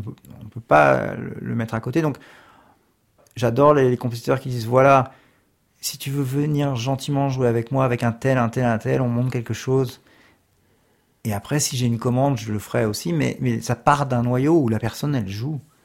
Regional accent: Reims, Grand Est, France; born there; je suis né à Reims en Champagne le 27 avril 67 et je suis violoncelliste.

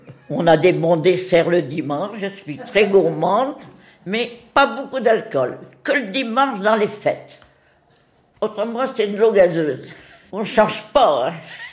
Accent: Île d'Yeu, Pays de la Loire, France; born there; Et depuis, ben, je suis toujours à l'Île-Dieu. Mais moi, j'aime bien mon pays. Moi, je suis née à l'Île-Dieu et j'ai une maison en Fromentine

